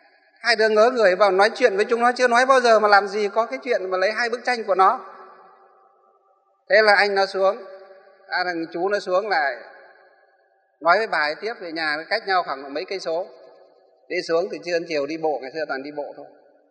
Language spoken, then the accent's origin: Vietnamese; Hòa Bình, Vietnam; Nhưng nhiều nơi, ở trong quê tôi cũng vậy, trong Hòa Bình quê tôi, một số Phật tử ở trong Kim Bôi ra vừa nói vừa khóc với chúng tôi